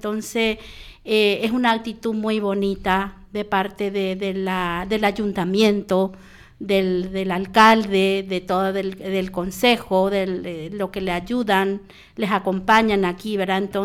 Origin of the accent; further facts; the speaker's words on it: Paraguay; De Paraguay. Llevo 2 meses acá y recién llegada me contaron la noticia